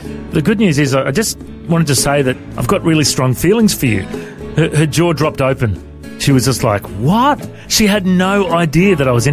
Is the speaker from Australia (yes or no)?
yes; Coffs Harbour, New South Wales, Australia; then Mum and Dad moved to Coffs Harbour when I was a young fella, and I eventually found them and moved in with them. And then growing up in Coffs Harbour, I just loved the beach.